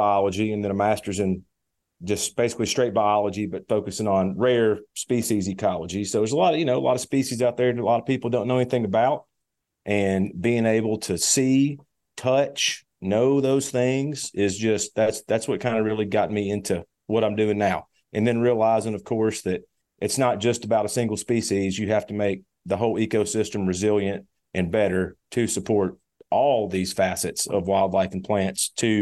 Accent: Arkansas, United States; So, you know, I grew up in South Arkansas, a lot of pretty iconic places, the White River National Refuge, the Cache River, Big Woods, Mississippi River, Arkansas River.

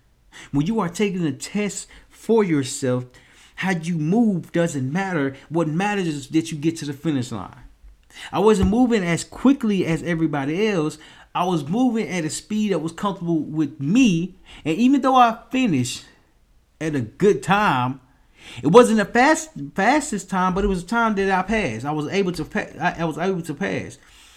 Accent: Little Rock, Arkansas, United States; I remember when I was younger, staying in my hometown, Little Rock, Arkansas.

